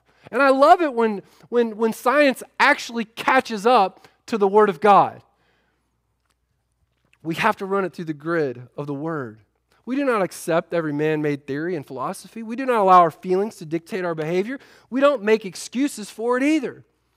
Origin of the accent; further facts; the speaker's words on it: United States; while I love being an American and I love the freedoms that we have